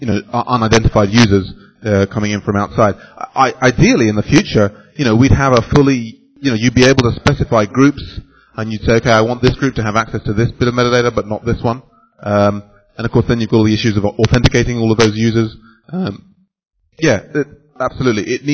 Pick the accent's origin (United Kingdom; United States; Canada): United Kingdom; I'm British.